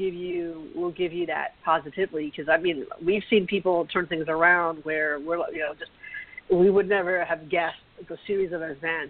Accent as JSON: {"language": "English", "region": "South Carolina", "country": "United States", "tie": "born or raised there", "lives_now": "Georgia, United States", "said": "I live in Georgia. I grew up in South Carolina."}